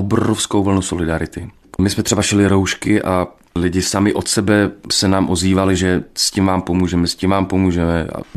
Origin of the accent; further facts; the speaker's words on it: Vrútky, Žilina Region, Slovakia; Vyrástal jsem vo Vrútkach, čo je vlastně město, kde se například narodil Radek Brzo Bohatý.